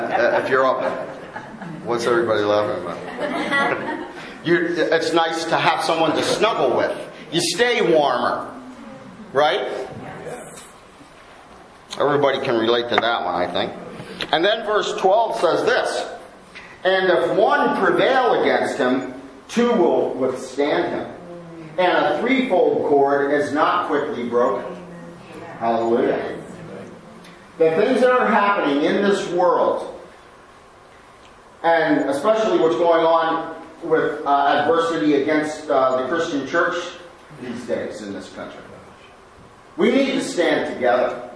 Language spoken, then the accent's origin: English; Pennsylvania, United States; I grew up outside of Philly, outside of Philadelphia, and it was where I lived was pretty safe